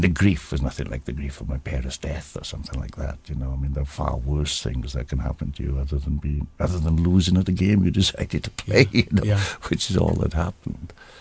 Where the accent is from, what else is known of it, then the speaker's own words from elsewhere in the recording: United Kingdom; as I say, being British, you know, it might as well have been from Mars